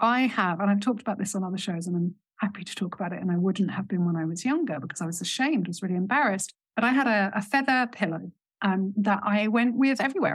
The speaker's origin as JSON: {"language": "English", "region": "England", "country": "United Kingdom", "accent": "English", "lives_now": "Spain", "said": "So my accent is English, currently in Spain."}